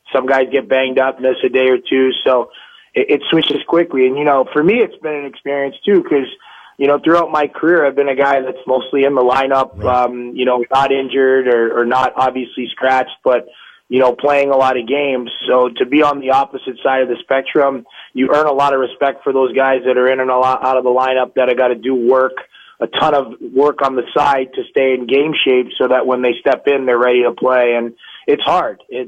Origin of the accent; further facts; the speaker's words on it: Toronto, Ontario, Canada; I'm from Toronto